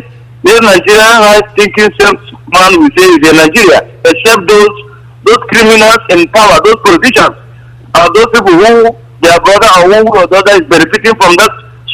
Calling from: Malaysia; I'm calling from Malaysia.

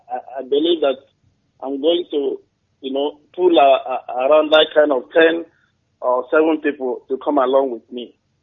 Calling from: Dubai, United Arab Emirates; I'm calling from Dubai.

